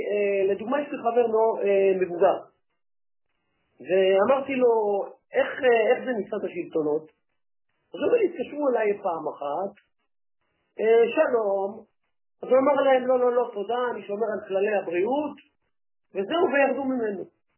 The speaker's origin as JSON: {"language": "Hebrew", "town": "Bat Yam", "region": "Tel Aviv District", "country": "Israel", "said": "אני במקור ישראלי, אני במקור מבת ים, אני בת ימי, אני, המשפחה שלי היא אחת מהמשפחות הכי ותיקות בענש בת ים, של חב\"ד."}